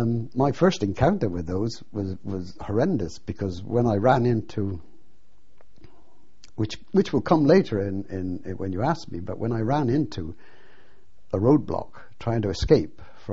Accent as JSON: {"language": "English", "country": "United Kingdom", "said": "We're British."}